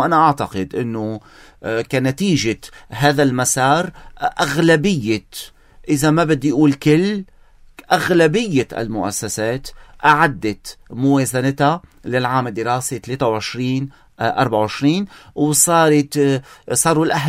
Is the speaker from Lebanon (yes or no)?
yes; Lebanon; نحن كلبنانيين